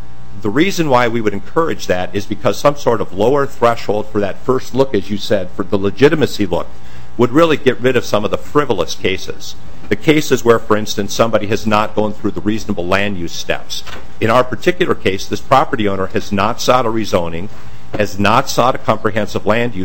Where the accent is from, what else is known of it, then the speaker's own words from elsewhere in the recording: Duluth, Minnesota, United States; By the way, I grew up in Duluth, so we've avoided the Hermantown-Duluth battle.